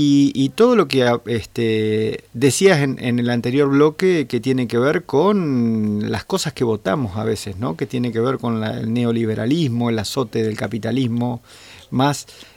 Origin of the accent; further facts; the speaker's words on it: Santa Fe, Argentina; como santafesinos y como expresión de esa generación